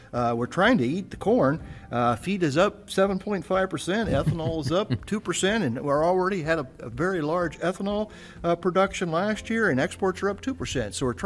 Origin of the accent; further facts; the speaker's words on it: United States; I'm from the Western Corn Belt, okay.